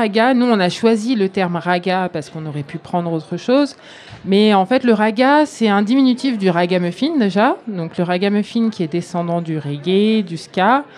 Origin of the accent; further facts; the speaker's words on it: Martinique; moi, je suis aussi originaire des Antilles, de la Caraïbe, donc de la Martinique.